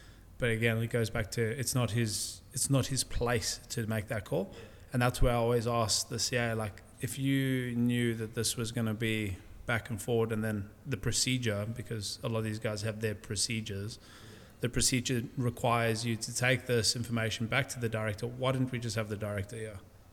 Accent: South Africa; I was raised in South Africa, as you know.

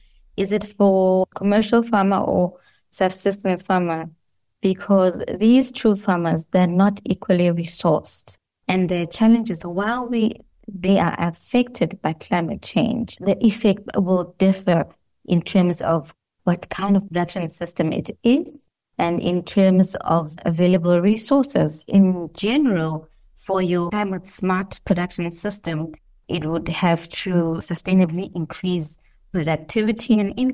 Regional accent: Lichtenburg, North West, South Africa; I was born in the Northwest, raised in an area called Lichtenberg.

